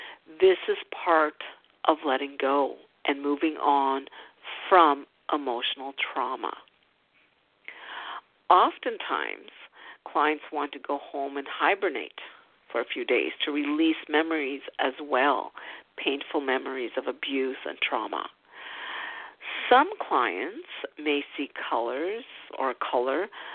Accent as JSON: {"language": "English", "town": "Ottawa", "region": "Ontario", "country": "Canada", "tie": "born or raised there", "said": "my hometown in Ottawa, Ontario, Canada."}